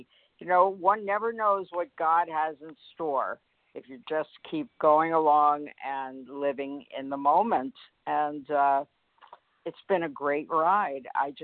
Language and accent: English; Coconut Creek, Florida, United States; from Coconut Creek, Florida